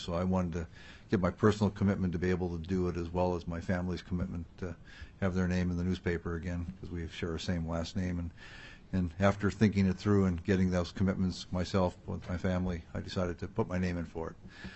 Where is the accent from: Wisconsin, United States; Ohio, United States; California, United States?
Wisconsin, United States; I grew up in Wisconsin. As a young man, I learned to hunt and fish with my grandfather, Otto, from a boat in southeastern Wisconsin.